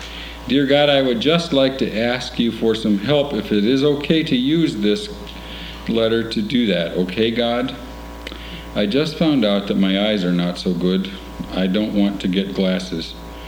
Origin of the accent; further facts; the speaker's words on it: Valparaiso, Indiana, United States; from Valparaiso, Indiana.